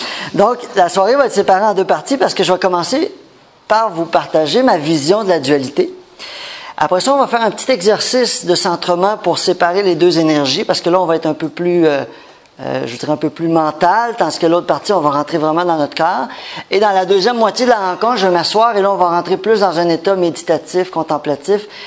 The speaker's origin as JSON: {"language": "French", "country": "Canada", "said": "j'espère. Sinon, je vous l'apprends. Je viens du Canada, que je suis en voyage à Paris, en France, en fait."}